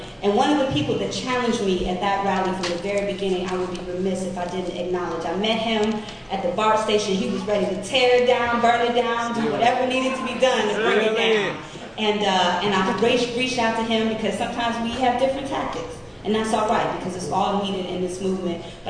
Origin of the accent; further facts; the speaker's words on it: Detroit, Michigan, United States; now in Oakland, United States; I'm originally from Detroit, and it's been a long time that I've been here wondering where all y'all was at.